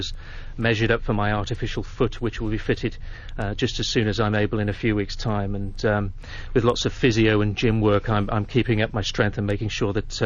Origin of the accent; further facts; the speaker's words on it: Cardiff, Wales, United Kingdom; I'm back with my parents in my hometown of Cardiff.